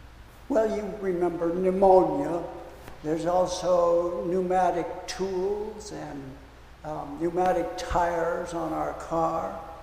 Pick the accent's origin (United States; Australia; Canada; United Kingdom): United Kingdom; England; I'm very English and I don't do guttural.